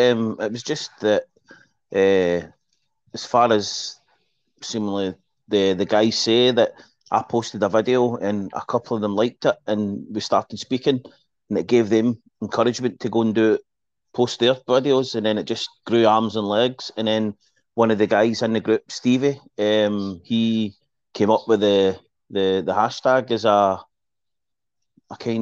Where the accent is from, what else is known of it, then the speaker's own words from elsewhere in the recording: Stevenston, Scotland, United Kingdom; I'm from Stevenson in Ayrshire in Scotland.